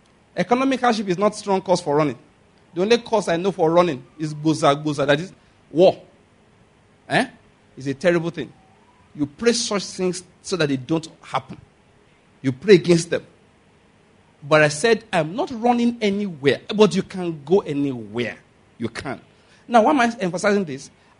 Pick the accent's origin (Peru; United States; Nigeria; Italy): Nigeria; Ikare, Ondo; There's a school near where my mother is, where I grew up in Ikare.